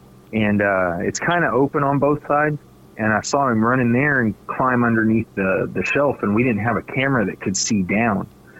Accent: Arapahoe, Oklahoma, United States; I grew up in Arapahoe, Oklahoma, next to a creek and a huge tree line and fields as far as you could see, and back then, like, we didn't have neighbors or anything.

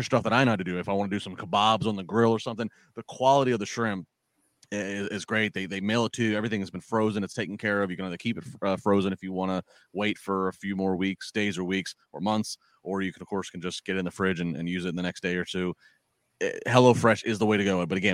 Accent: Maryland, United States; You know, I grew up in the Chesapeake Bay in Maryland. I'm huge on seafood.

